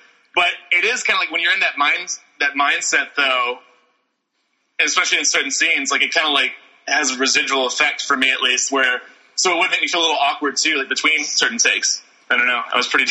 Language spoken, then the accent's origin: English; Memphis, Tennessee, United States; so we shot that movie in Memphis, and I'm from Memphis originally